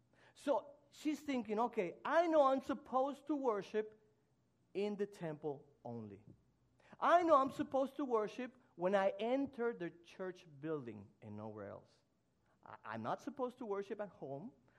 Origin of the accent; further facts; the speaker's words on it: Mexico; English is a second language; I was born and raised in Mexico.